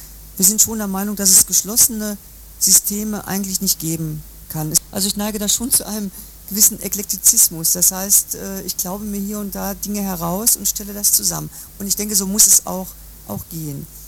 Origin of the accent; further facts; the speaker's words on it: Hagen, North Rhine-Westphalia, Germany; Ich komme nicht aus dem Osten, sondern aus Hagen in Westfalen